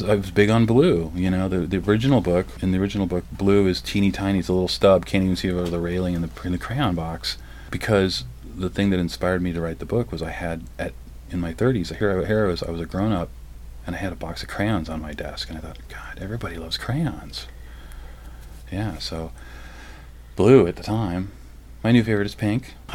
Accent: Midwest, United States; I grew up in the Midwest. Mom was a nurse at an ER. Dad was a fireman

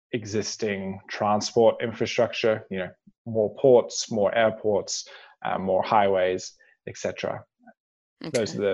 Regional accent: Australia; So I'm Australian

